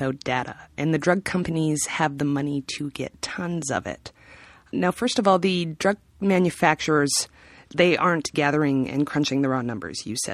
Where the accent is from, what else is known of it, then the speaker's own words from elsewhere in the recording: Canada; Now, I'm from Canada, where we actually have a civilized healthcare system